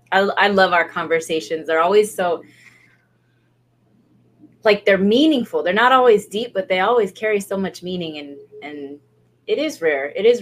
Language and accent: English; Hawaii, United States; also born or lived in Europe / East Coast, United States; I am from Hawaii. We've been back home in Hawaii for about 20 years now, but prior to that, I was an Army brat.